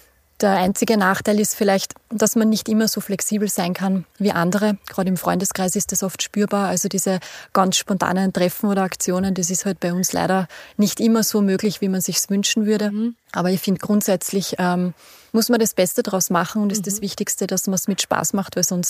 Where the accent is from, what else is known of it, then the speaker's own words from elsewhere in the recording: Austria; Wir sind ja doch als Österreicher sehr patriotisch. Wir haben sehr viele Traditionen, wir haben sehr viele Bräuche.